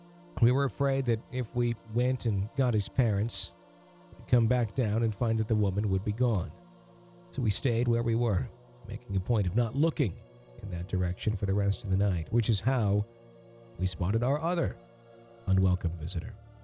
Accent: Romeo, Michigan, United States; that was not the last of my adventures in that house in my hometown of Romeo, Michigan, where I live today.

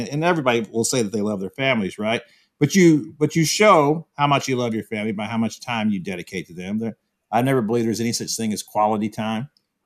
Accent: Houston, Texas, United States; I grew up reading Mickey in Houston, the old Houston Post, a tremendous storyteller.

